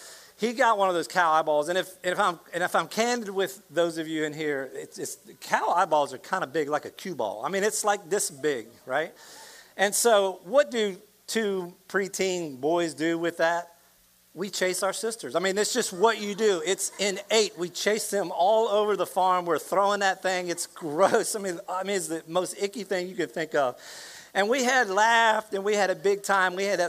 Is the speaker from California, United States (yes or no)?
no; Laurel, Delaware, United States; Literally, I grew up on Central Avenue in my hometown in Laurel, Delaware.